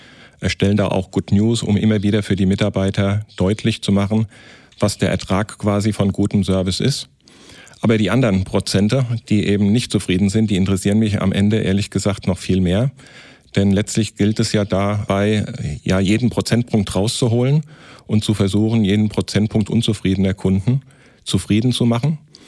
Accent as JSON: {"language": "German", "region": "Hesse", "country": "Germany", "said": "bei uns im Rheingau"}